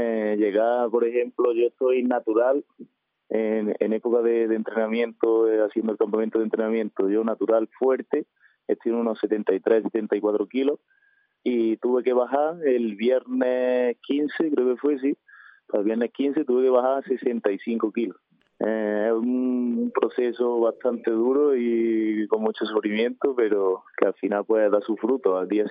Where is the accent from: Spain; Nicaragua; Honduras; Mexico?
Spain; Lucena, Andalusia; yo soy lucentino desde que nací y hasta que me muera, y estoy muy muy orgulloso de donde vengo.